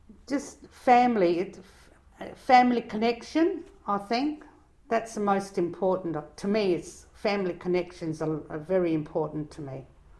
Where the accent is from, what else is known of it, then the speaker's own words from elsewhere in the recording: Australia; Well, I was born here, so I'm an Australian, but I love my Italian heritage.